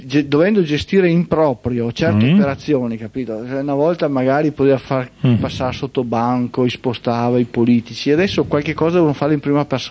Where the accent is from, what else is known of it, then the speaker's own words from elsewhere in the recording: Verona, Veneto, Italy; perché fra le altre cose io sono veronese, tanto per la cronaca